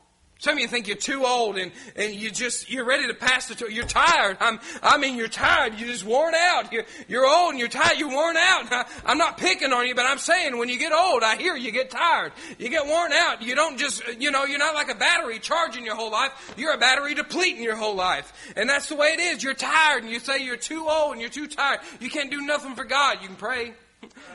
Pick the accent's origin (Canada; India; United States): United States; Knoxville, Tennessee; And I said, well, I'm actually not from here. I'm from Knoxville.